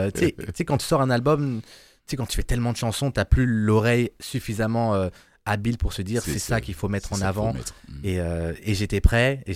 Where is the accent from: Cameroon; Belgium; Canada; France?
Cameroon; La fierté, tu sais, moi je suis Camerounais, les Lions.